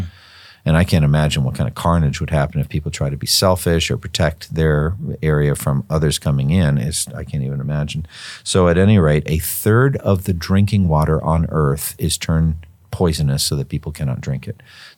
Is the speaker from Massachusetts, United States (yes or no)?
yes; Massachusetts, United States; I come from Massachusetts, same thing there, Cape Cod, Maine, lobsters, all that.